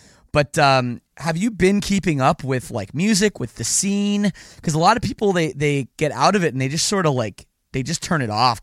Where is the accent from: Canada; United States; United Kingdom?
Canada; Well, see, that's the thing about Canadians is I'm Canadian.